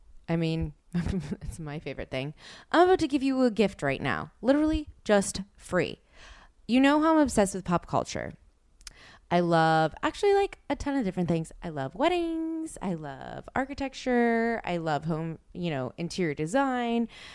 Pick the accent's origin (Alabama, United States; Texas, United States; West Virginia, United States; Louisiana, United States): Louisiana, United States; New Orleans; since I'm from New Orleans, in case you didn't know